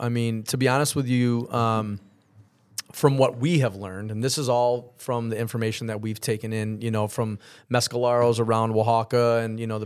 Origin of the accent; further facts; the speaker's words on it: Syracuse, New York, United States; moved away as an adult; now in Los Angeles, United States; I'm from Syracuse originally, so I went to Liverpool High School. I moved out to Los Angeles 15 years ago. Wanted to escape the winters.